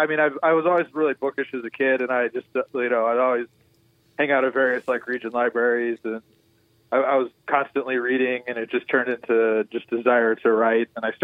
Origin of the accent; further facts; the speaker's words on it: Highland, Indiana, United States; I grew up mostly in Highland, just outside of Hammond, but spent a lot of time there.